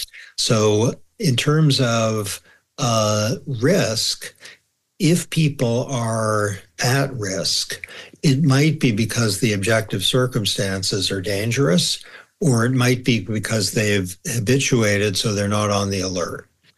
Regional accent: United States; As you can tell from my barbaric accent, I'm American.

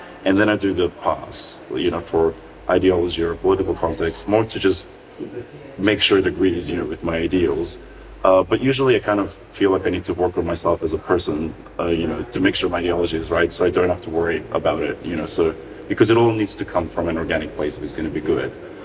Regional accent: North Macedonia; when I was growing up in Macedonia.

